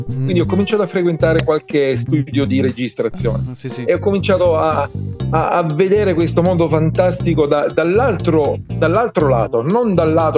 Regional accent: Brindisi, Apulia, Italy; Ti stavo dicendo che io sono di Brindisi, Sud Italia, Brindisi. Per cui una siamo città vicini, che si affaccia sul mare.

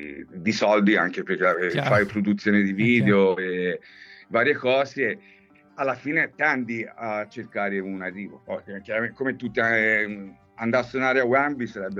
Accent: Livorno, Tuscany, Italy; Siamo di Livorno, Toscana.

